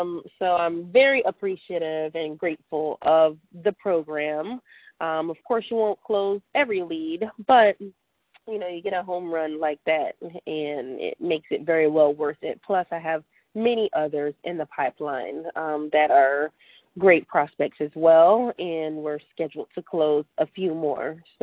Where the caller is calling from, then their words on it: Florida, United States; I'm calling in from South Florida.